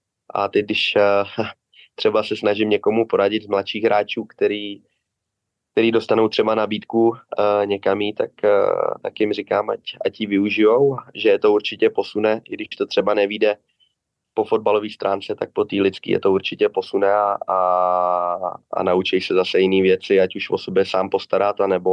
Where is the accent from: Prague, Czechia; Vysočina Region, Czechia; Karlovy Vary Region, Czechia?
Prague, Czechia; já jsem pocházím z Prahy, celý život jsem byl v Praze, nebyl jsem nikde na hostování